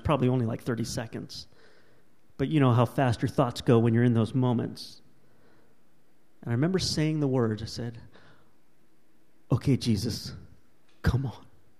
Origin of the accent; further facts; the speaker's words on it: California, United States; Now, I'm from Southern California. I'm pretty familiar with sun.